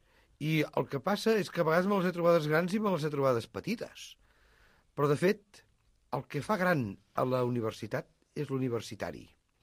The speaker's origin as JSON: {"language": "Catalan", "town": "La Palma de Cervelló", "region": "Catalonia", "country": "Spain", "said": "quan vaig esdevenir alcalde del meu poble de La Palma"}